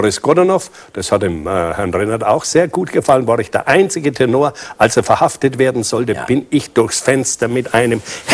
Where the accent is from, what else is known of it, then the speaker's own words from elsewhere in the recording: Nuremberg, Bavaria, Germany; So, ich bin Franke, ich bin Nürnberger, ich spreche doch wahrscheinlich ein bisschen Dialekt.